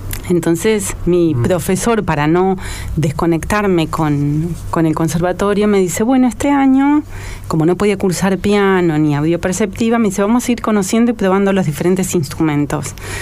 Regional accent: General Roca, Río Negro, Argentina; born there; Yo soy nacida en General Roca

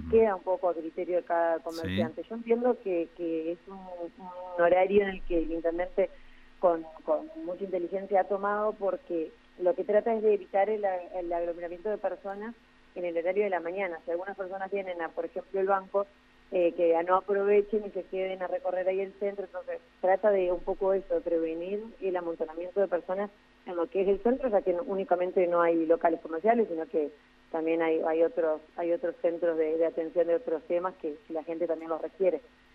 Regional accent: Argentina; como argentinos

